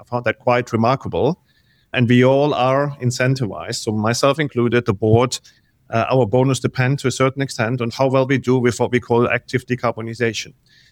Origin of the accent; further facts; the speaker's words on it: Germany; moved away as an adult; now in South Africa; So when I moved from Germany to South Africa, being German, we love the rules.